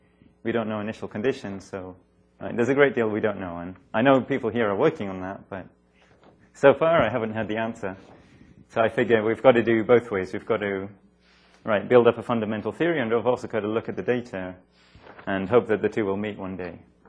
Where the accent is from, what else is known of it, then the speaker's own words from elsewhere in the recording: Bielefeld, North Rhine-Westphalia, Germany; I'm from Bielefeld, for you don't know. That's up in the north of Germany, near Hanover, which maybe you've heard of.